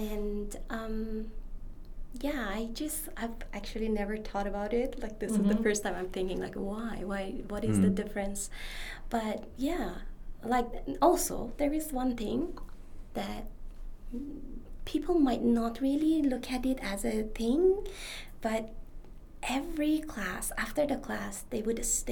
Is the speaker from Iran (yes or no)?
yes; Iran; English is a second language; I was like, oh … I'm from Iran.